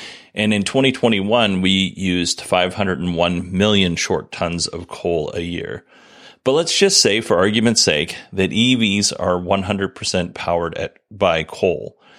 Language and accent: English; Alaska, United States; But I grew up in Alaska. I grew up right by, like I grew up right next to the Tesoro refinery. Right down the road was the Chevron refinery.